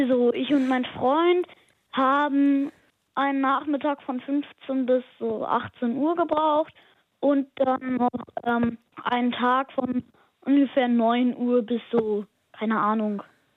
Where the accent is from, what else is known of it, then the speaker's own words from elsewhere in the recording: Marmäusel, Lower Saxony, Germany; Ich komme aus dem Landkreis Lüchow-Dannenberg und wohne im Dorf Marmäusel. Das kennt, glaube ich, niemand.